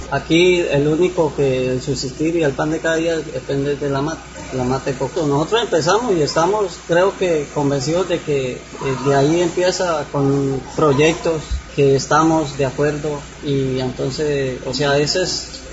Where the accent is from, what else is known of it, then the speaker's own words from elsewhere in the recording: Colombia; es una alegría porque somos todos colombianos, hijos de la patria